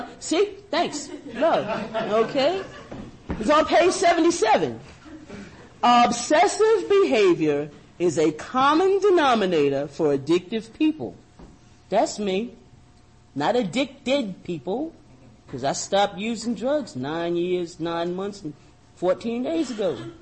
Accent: Manhattan, New York, United States; Because you need to know, I'm from Manhattan.

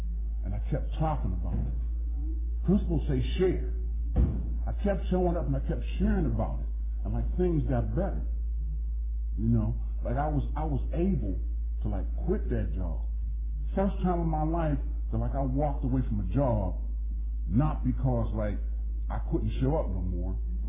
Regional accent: Pittsburgh, Pennsylvania, United States; I come from Center Avenue in the Hill District in Pittsburgh. You know, I'm used to seeing guys with big fat hands and pus coming out of it.

